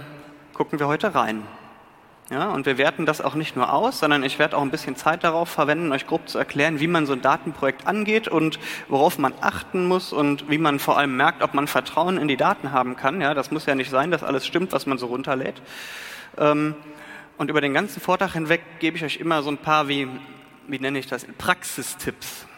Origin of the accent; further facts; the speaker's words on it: Rhineland, Germany; Ich bin Rheinländer, ne?